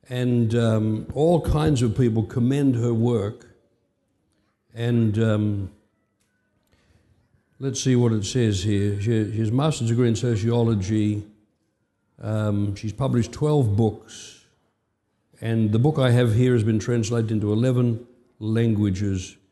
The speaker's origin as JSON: {"language": "English", "country": "Australia", "tie": "born or raised there", "said": "You know, I grew up in Australia where politicians could reason, they could debate"}